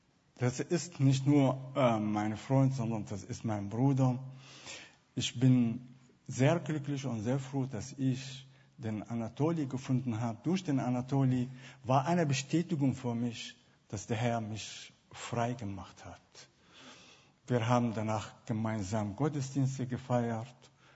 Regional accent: Damascus, Damascus Governorate, Syria; German is a second language; ich komme aus Damaskus.

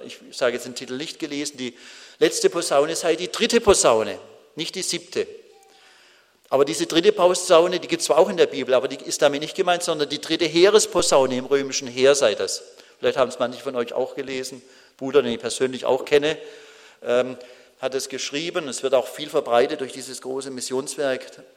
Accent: Baden-Württemberg, Germany; Als Badener. Ja, die Badener wissen, was ich damit sagen will.

